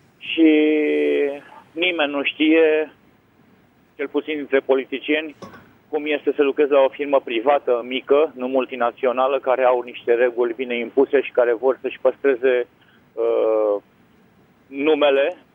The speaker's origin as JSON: {"language": "Romanian", "town": "Craiova", "region": "Dolj", "country": "Romania", "said": "Deși eu sunt din Craiova."}